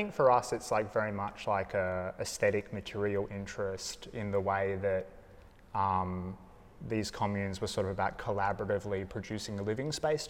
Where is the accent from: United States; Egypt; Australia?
Australia; Margaret River, Western Australia; this sort of like can-do ad hoc aesthetic that was present in a lot of the houses that I grew up around down in Margaret River.